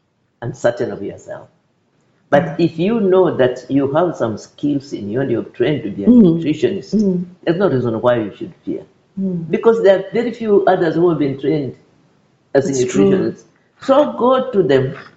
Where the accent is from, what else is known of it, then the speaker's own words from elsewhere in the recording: Busia, Kenya; I went to my own community, and I come from Busia there